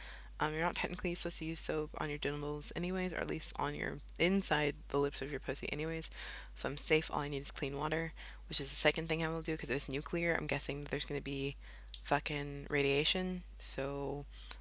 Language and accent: English; United States; now in Germany; I live in Germany. I'm American, but I live in Germany.